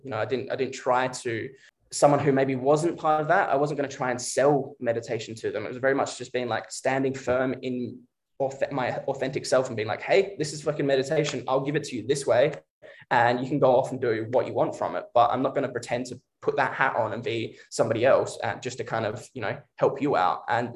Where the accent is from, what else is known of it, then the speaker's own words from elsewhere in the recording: Australia; I come from Australia. I left school when I was like 14 and I started working on building sites as a tradesman back in Australia.